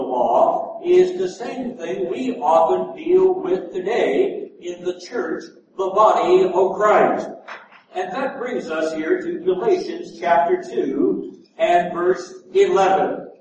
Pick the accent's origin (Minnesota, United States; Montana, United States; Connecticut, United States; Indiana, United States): Indiana, United States; I am an elderly black female of 88 years. Growing up in Indiana, the church was my refuge.